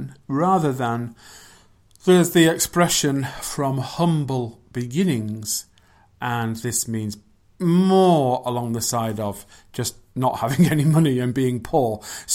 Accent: England, United Kingdom; I'm from England.

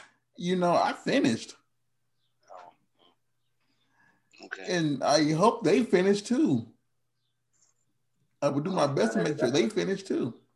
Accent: Indiana, United States; now in Los Angeles, United States; I was grateful not to be near my family when I moved out here to LA from Indiana. So I'm just glad not to be in that state, in the vicinity, in the region anymore.

